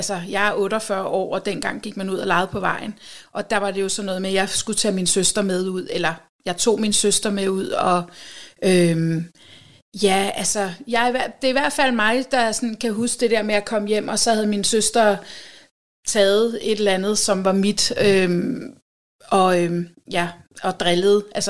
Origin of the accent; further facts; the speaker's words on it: Rødovre, Capital Region of Denmark, Denmark; Jeg er født og opvokset i Rødovre, som en ud af fire i en børneflok.